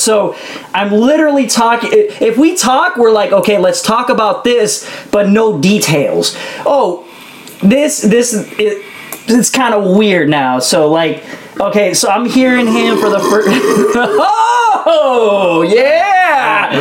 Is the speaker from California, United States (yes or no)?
yes; California, United States; because I'm a guy growing up in the Bay Area